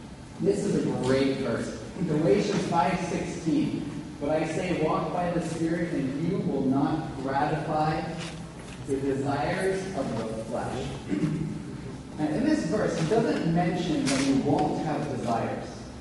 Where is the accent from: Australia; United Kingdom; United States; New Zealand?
Australia; But I come from Australia, that's where I was born, and into India.